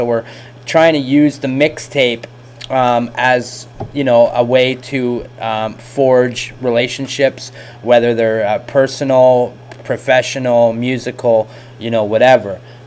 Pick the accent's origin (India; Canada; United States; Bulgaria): Canada; Peterborough, Ontario; I'm from Peterborough, Ontario.